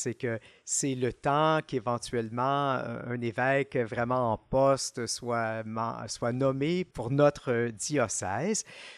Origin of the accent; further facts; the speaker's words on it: Quebec, Canada; moi, je suis originaire de la région de Montréal, de la rive sud de Montréal, où j'ai passé toute ma vie. Je suis un religieux, je suis membre d'un ordre qui s'appelle les chanoines réguliers de Prémontré.